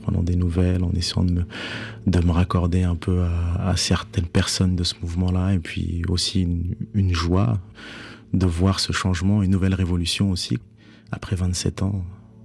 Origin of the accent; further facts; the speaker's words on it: Ouagadougou, Centre, Burkina Faso; now in Paris, France; Ouaga, parce que j'ai grandi à Ouaga et que je pense que c'est la période de ma vie qui m'a le plus marqué.